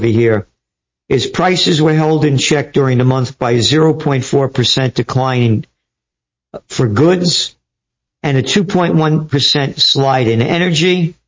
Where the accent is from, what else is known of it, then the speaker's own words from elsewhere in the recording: New York City, New York, United States; Again, I'm a New Yorker.